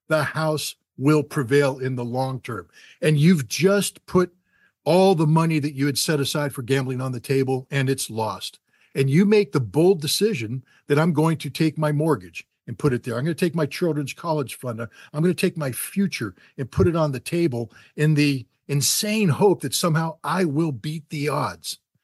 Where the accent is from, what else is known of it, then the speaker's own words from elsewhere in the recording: Germany; I grew up in Germany in the late 1970s, early 1980s